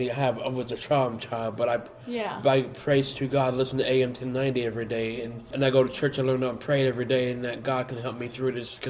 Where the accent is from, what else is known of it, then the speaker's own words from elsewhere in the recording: East Chicago, Indiana, United States; also born or lived in Wooster, Ohio; I'm from East Chicago, Indiana.